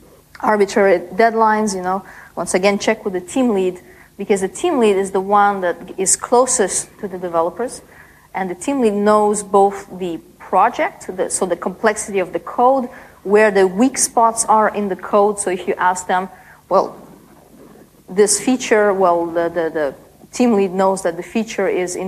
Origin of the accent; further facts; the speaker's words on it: Canada; I speak in dollars, I'm from Canada